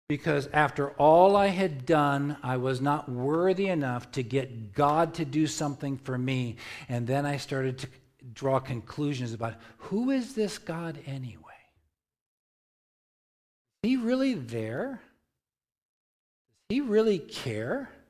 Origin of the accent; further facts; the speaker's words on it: New Jersey, United States; I'm from Jersey, so I'm a little bit weird.